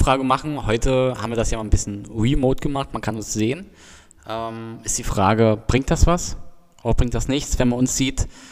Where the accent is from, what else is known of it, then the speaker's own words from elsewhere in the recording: Aachen, North Rhine-Westphalia, Germany; Ich komme ja aus dem Ghetto hier in Aachen.